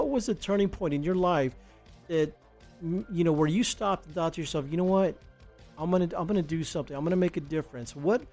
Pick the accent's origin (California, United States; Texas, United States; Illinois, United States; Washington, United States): Texas, United States; Houston; You know, I'm from Houston, and I've lived, you know, as a child, I've lived in a wide variety of different places, and I grew up in some pretty tough areas